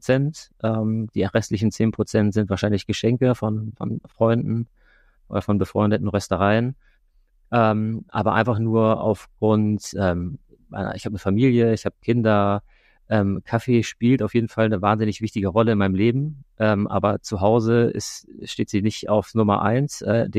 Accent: Northern Germany, Germany; Ich bin hier in Norddeutschland aufgewachsen.

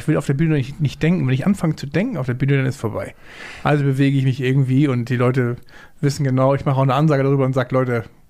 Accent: Berlin, Germany; now in Lübeck, Germany; Also seit ich glaube sieben bin ich rübergekommen, weil ich ein Pflegekind war. Also ich bin durch verschiedene Familien, durch verschiedene Bezirke hier in Berlin durchgewandert

